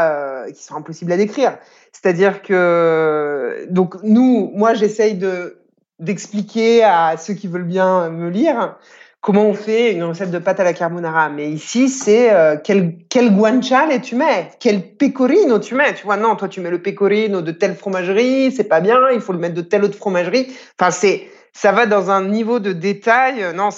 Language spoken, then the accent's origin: French; Lyon, Auvergne-Rhône-Alpes, France; born there; Toute ma famille est italienne, donc on est très. J'ai toujours été extrêmement liée à l'Italie. Et chez moi, donc j'habite à Lyon. Enfin, je suis née à Lyon.